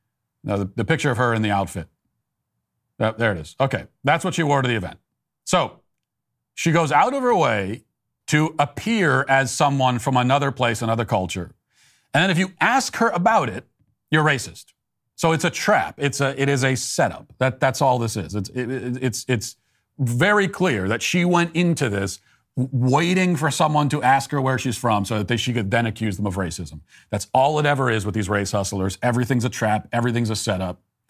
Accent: United Kingdom; Here, UK. No, but what nationality are you? I am born here. I am British.

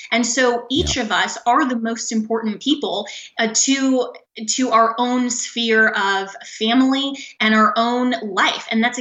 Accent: Colorado, United States; So that actually dealt with my home state of Colorado and the faithless elector in the 2016 election.

